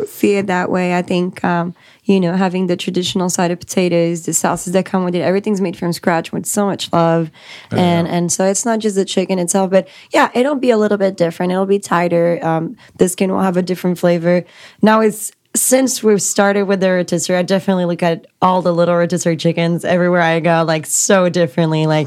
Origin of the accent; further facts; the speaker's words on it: Paris, Île-de-France, France; I'm from Paris.